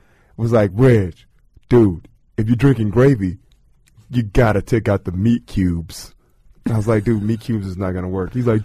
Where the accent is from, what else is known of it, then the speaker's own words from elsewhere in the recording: the South, United States; So basically the joke is that, you know, I grew up in the South.